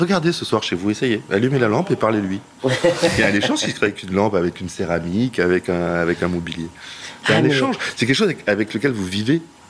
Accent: Montpellier, Occitanie, France; Donc je viens de Montpellier, j'avais ouvert avec des amis une galerie à Montpellier

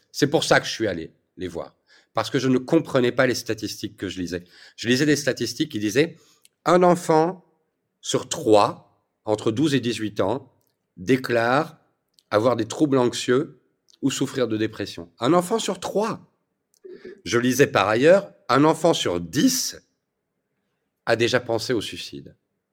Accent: Belgium; Moi, je suis belge

